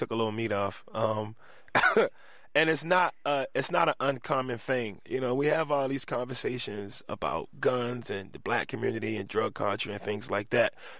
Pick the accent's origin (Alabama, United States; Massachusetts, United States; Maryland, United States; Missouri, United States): Maryland, United States; Baltimore; Growing up in East Baltimore, it makes it pretty easy for me to get through the art world.